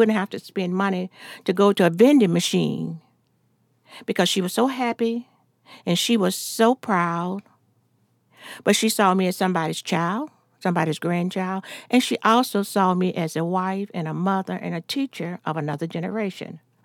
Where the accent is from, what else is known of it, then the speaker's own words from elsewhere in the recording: Chattanooga, Tennessee, United States; I was born here in Alanga Hospital, in a segregated section of the hospital. I attended Ochenob Elementary and Ochenob Junior High, and finally Howard High School.